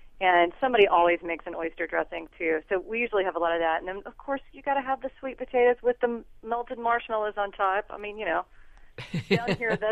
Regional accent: Memphis, Tennessee, United States; I grew up in Memphis on cornbread dressing, and my mother, bless her heart, used to cook it so long it'd be just dry as chalk.

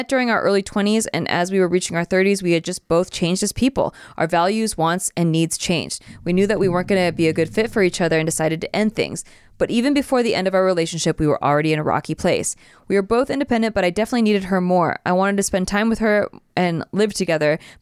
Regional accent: United States; I was born and raised in America, so of course I'll be culturally different in ways.

